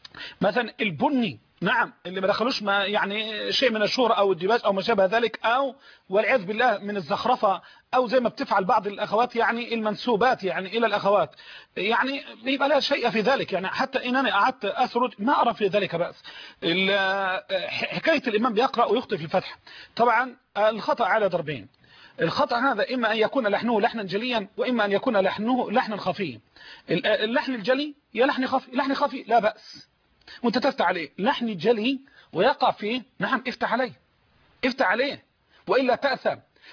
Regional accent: Dakahlia, Egypt; في قريتي ديم الشلت مركز ذكرنا الزقالية، ديم الشلت مركز ذكرنس دقالية بلدي دي مشلت

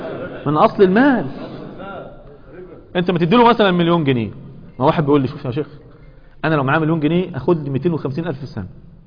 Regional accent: Egypt; عندنا في مصر

